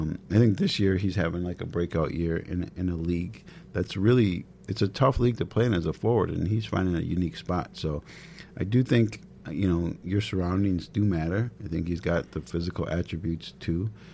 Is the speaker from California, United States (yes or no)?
no; St. Paul, Minnesota, United States; I'm from St. Paul, so all my friends, I say, go in the beer garden right side.